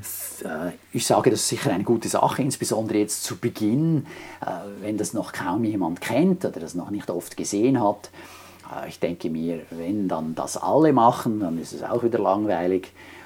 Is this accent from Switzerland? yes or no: yes; Switzerland; als Schweizer ist ja fast alles international